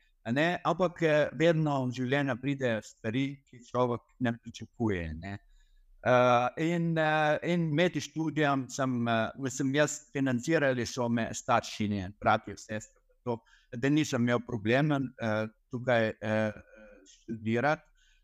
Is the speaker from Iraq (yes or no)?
yes; Iraq; Slovenian is a second language; now in Slovenia; jaz sem iz Iraka, iz velike družina